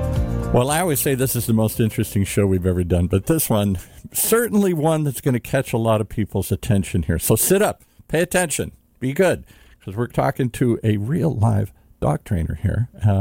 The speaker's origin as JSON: {"language": "English", "region": "Michigan", "country": "United States", "tie": "born or raised there", "said": "I grew up in Michigan."}